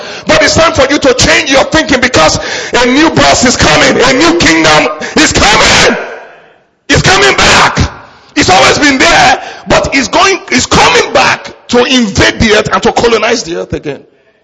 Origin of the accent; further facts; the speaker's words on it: Nigeria; I come from Nigeria, right? That's where I was born. Proud of that. I'm a proud Nigerian guy.